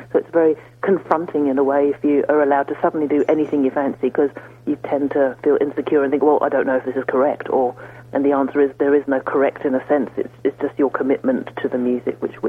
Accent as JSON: {"language": "English", "region": "London", "country": "United Kingdom", "tie": "born there", "said": "I was born in London in the UK"}